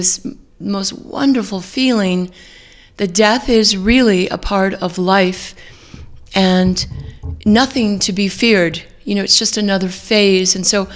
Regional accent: Studio City, California, United States; I grew up in the San Fernando Valley. Yes, right? I grew up in Studio City

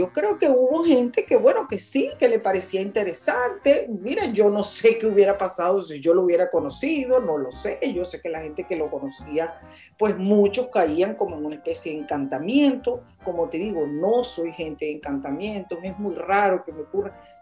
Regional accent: Zulia, Venezuela; accent: Zulia; en mi acento, que no sea del Zulia, que no sea de Perijá. Entonces, no, yo no estoy lejos del Zulia.

